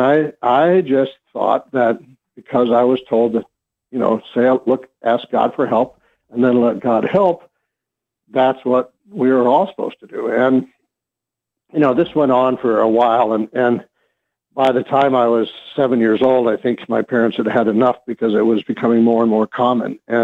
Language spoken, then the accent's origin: English; Rapid City, South Dakota, United States; I was growing up in Western South Dakota in Rapid City